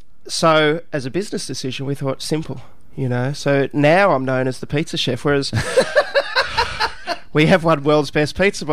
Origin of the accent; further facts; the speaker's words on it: Gold Coast, Queensland, Australia; No, I grew up on the Gold Coast. I wouldn't have a clue what you're talking about.